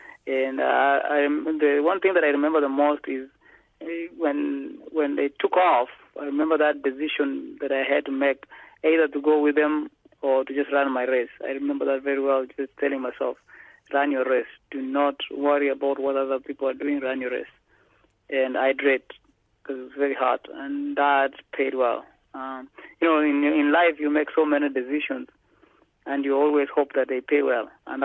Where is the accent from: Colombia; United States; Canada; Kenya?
Kenya; born there; You know, I was born in Kenya